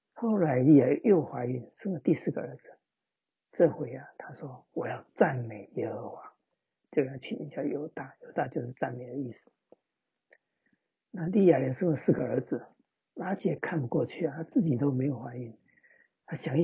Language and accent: Chinese; China; 我们中国人的时候啊，生个女儿取个名叫